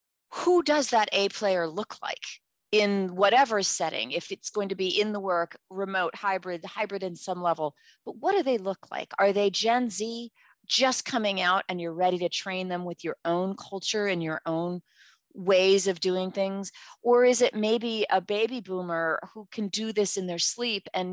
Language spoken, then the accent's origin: English; New York City, New York, United States; I just used a cattle reference and I'm from New York City.